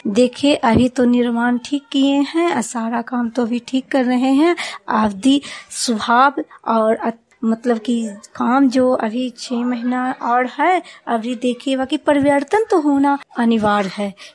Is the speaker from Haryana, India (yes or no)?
no; Damodarpur, Bihar, India; हमारे गांव तो स्वच्छता में नंबर वन प्रखंड, हाँ पंचायत नंबर वन है दामोदरपुर।